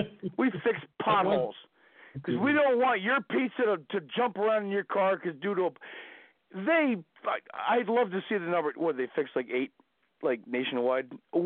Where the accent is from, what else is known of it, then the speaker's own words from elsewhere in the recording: New Jersey, United States; I'm from Jersey. We got real pizza in the Northeast, whatever.